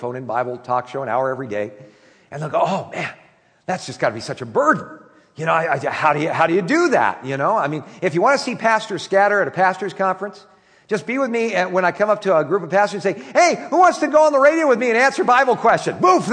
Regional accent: Camarillo, California, United States; growing up in Camarillo

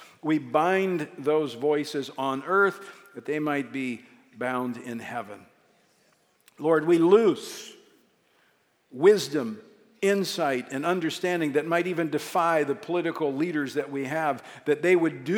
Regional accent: Louisiana, United States; followed by Monroe, Louisiana, in my home state.

